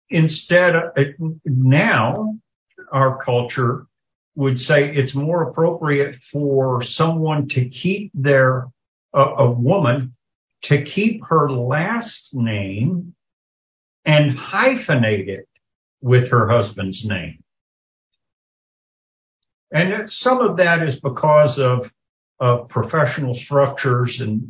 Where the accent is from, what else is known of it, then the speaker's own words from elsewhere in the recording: the South, United States; I grew up in the South where that was the way it was done.